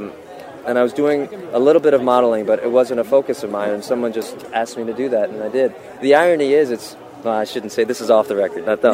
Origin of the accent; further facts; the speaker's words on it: South Korea; accent: southern Korean; English is a second language; now in United States; Some people, especially from my hometown in Korea, have been, you know, really ecstatic about the Korean because not many people speak with a southern accent in Korea